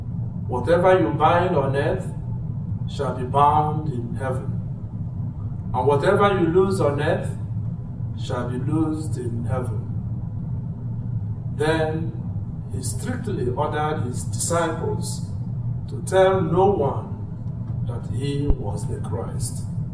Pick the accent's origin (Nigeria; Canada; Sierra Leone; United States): Sierra Leone; accent: Irish; which is also the west coast. And that's my own country. And so if you're still wondering where I got my Irish accent, there you are.